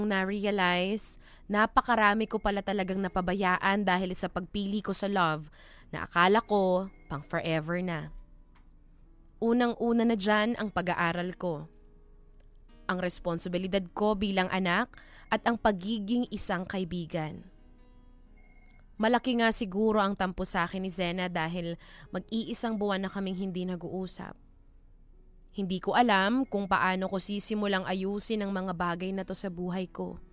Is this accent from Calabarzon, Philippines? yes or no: yes; Imus, Calabarzon, Philippines; At alam mo, taga-Imus ako.